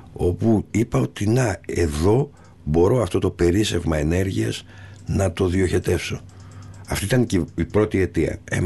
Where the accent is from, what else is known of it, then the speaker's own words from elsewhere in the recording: Piraeus, Attica, Greece; Κοίτα, εγώ μεγαλώνοντας στον Πειραιά και μάλιστα εποχές, έτσι, όχι εύκολες, σκληρές εποχές.